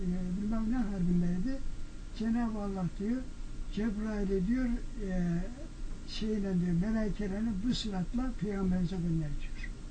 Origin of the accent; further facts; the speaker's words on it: Çorum, Turkey; Ben Çorumluyum, Çorumluyum.